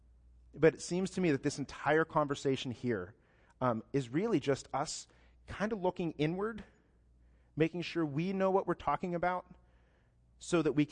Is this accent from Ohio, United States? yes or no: yes; Ohio, United States; I'm from Ohio, as most of you know. Everybody in Ohio is a Christian.